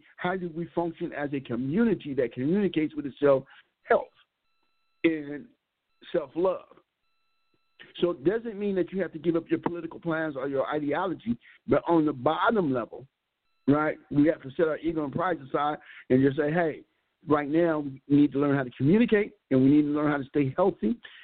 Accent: Vallejo, California, United States; hey, I'm from Country Club Crest, man, California, Vallejo, baby.

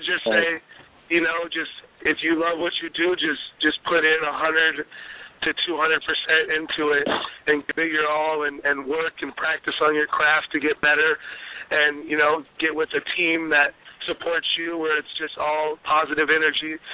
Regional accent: Inglewood, California, United States; Fire and EMT actually grew up in Inglewood together, and I'm from Inglewood myself too

